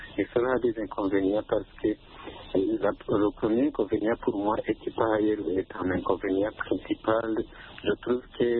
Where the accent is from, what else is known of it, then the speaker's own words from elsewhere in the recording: Burundi; chez nous, au Burundi, même peut-être en Afrique en général, l'un des médias qui sont beaucoup suivis, c'est bien sûr la radio.